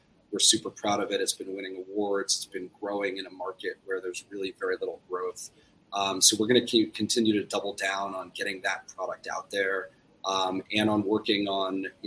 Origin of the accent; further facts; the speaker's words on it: New Jersey, United States; I'm from New Jersey. My partners are from New York.